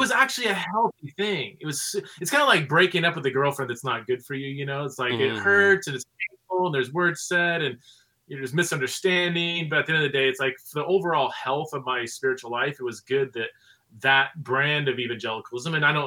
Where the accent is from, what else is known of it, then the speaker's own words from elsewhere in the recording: Fresno, California, United States; also born or lived in Scotland / Ohio; So I grew up, born and raised in California, spent most of my, born in Southern California, grew up in Fresno, California, which is the armpit of California